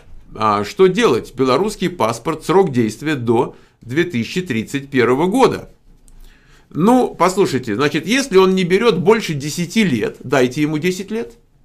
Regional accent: Russia; also born or lived in Germany; Родился в Германии, всю жизнь живу в России.

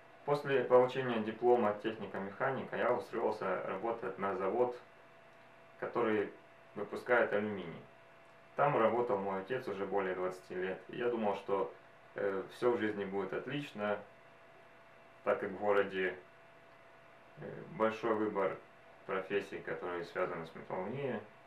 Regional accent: Ukraine; я из Украины, живу в городе Запорожье.

